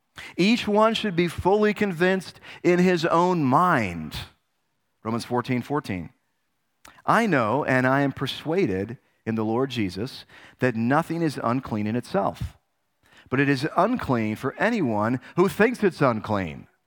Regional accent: United States; including myself, because I'm American

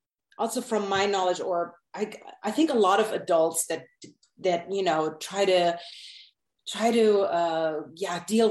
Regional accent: Germany; now in United States; Obviously I'm from a different world. I'm from Germany, small town as well. And I think I was kind of interested living in America.

